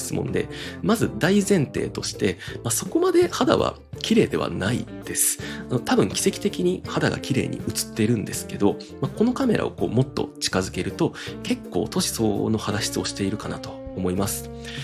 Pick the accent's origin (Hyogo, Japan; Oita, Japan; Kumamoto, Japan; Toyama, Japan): Hyogo, Japan; Kobe; moved away as an adult; now in Tokyo, Japan; 僕の両親は関西、兵庫県に住んでおりまして、僕も大学を出るまでは基本的にあの兵庫県神戸市にずっと住んでいたので、あの僕の故郷、いつも心帰る場所は、今でも兵庫県神戸市です。